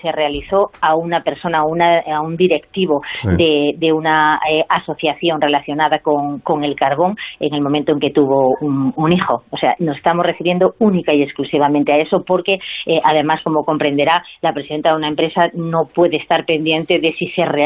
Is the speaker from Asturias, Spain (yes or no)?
yes; Asturias, Spain; para cambiar mi tierra, ¿no?, para cambiar Asturias